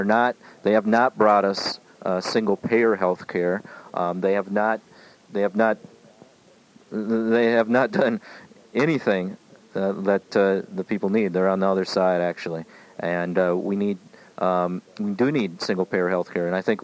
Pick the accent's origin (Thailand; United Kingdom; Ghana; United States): United States; first language Lakota; I personally suffered the indignity of being deprived of speaking my native tongue and following Lakota traditions.